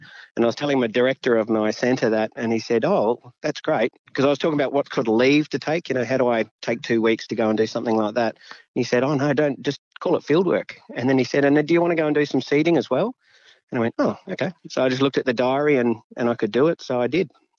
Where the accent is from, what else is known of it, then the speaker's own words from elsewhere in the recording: Pittsworth, Queensland, Australia; also born or lived in Toowoomba; I did actually grow up in country, Queensland. So I grew up in Pittsworth, but we were townies. And then I moved to Toowoomba for high school.